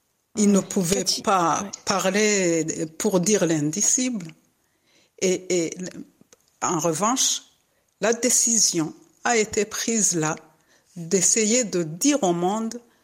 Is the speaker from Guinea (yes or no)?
no; Rwanda; also born or lived in France; Parce que c'est chez moi au Rwanda et c'est chez moi aussi en France.